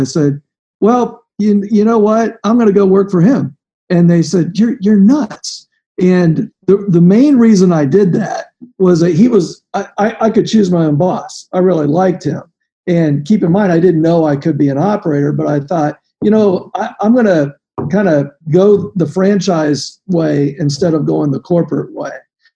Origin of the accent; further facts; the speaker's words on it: Ohio, United States; I grew up in Ohio in a small town, and I quickly kind of moved up.